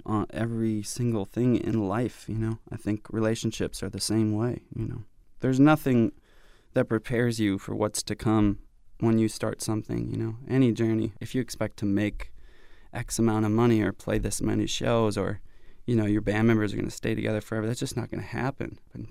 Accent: Minneapolis, Minnesota, United States; also born or lived in Austin, Texas / Los Angeles; I had a great time in Austin and LA, but I didn't know what was going on back home. I had no idea. A couple bands were starting to get out of Minneapolis that people were

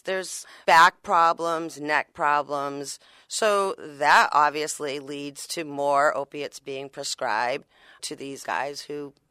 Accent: New Bedford, Massachusetts, United States; Growing up in New Bedford, I didn't know much about fishermen

